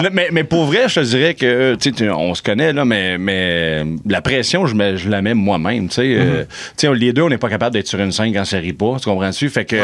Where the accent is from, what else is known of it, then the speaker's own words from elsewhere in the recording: West Island, Quebec, Canada; moi, je viens du West Island, j'ai une mentalité un peu stand-up américain.